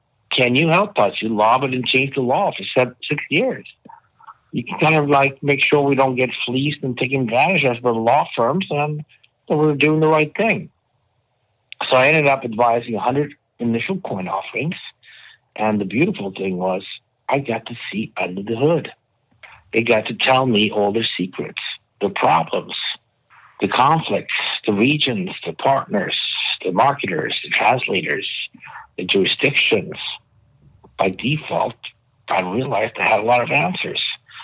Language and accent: English; Stockholm, Stockholm County, Sweden; I'm a Swedish boy that grew up in Stockholm, Sweden. Mom and dad still lives there. I came over here 25 years ago to go to undergrad and grad school.